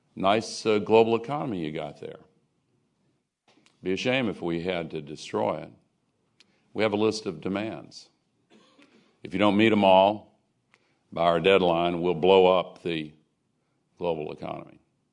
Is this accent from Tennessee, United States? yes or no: yes; Nashville, Tennessee, United States; in Nashville, my hometown, 3 years ago